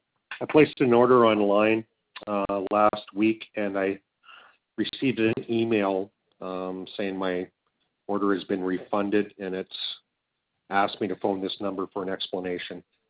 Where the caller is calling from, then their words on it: Medicine Hat, Alberta, Canada; I'm calling from Canada, T1B1P1.